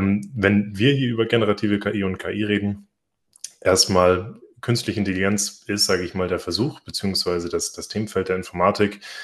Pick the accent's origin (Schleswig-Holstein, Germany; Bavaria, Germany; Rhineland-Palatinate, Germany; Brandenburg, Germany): Schleswig-Holstein, Germany; Itzehoe; ich bin 24 Jahre alt, ich komme aus Itzehoe in Schleswig-Holstein und sitze jetzt gerade in einem Container hier in Oldenburg